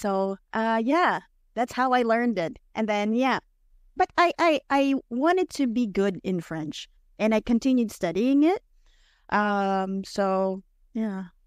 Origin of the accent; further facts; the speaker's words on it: Manila, Metro Manila, Philippines; first language Tagalog; English is a second language; Well, I'm from the Philippines. I was born there, so growing up, I spoke two languages, so English and Tagalog. I'm also from Manila, so that's the language we speak, Tagalog. But again, with English, I've always been speaking in English back home.